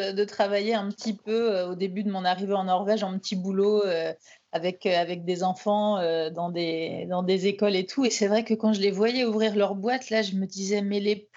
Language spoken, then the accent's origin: French; France; now in Norway; c'est vrai qu'en tant que Français, pour nous, c'est ouf parce que c'est complètement différent.